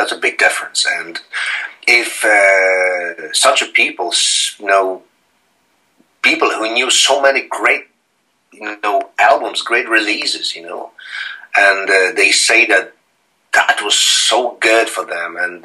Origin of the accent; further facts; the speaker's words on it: Poland; English is a second language; moved away; we came from Poland, you know, somewhere in the 80s